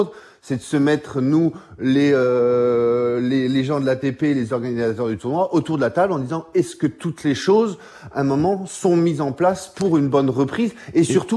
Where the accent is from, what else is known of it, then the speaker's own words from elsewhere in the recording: France; en tant que Français.